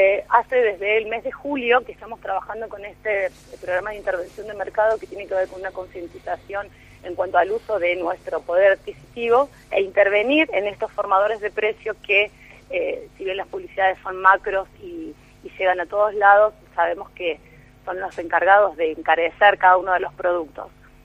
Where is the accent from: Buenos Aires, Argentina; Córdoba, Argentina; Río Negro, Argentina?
Córdoba, Argentina; Capilla del Monte; Te cuento que yo soy de Capilla del Monte, de la zona norte del departamento Punilla.